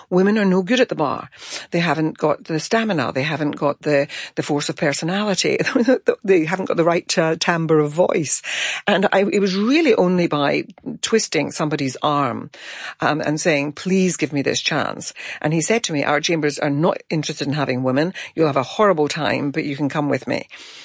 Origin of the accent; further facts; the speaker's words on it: Glasgow, Scotland, United Kingdom; moved away as an adult; And so for a working class woman, as I was coming from Glasgow to study law, I was a very rare bird and I had no connections.